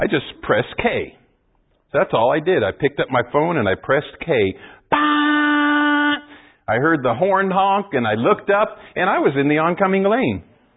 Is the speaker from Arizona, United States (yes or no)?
yes; Arizona, United States; moved away; I'm an American. I grew up in Arizona and I moved to Texas as quick as I could.